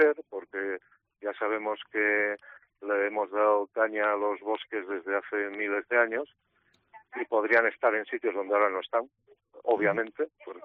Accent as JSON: {"language": "Spanish", "region": "Asturias", "country": "Spain", "said": "Yo vengo de Asturias y ahí también fueron pioneros en el seguimiento y la medida y el control"}